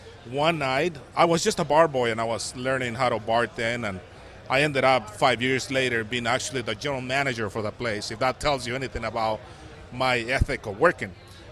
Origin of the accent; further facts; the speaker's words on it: Mexico; And I come from Mexico, and I come from a farming family. My father was a farmer, and I have a couple of brothers that farm in Mexico.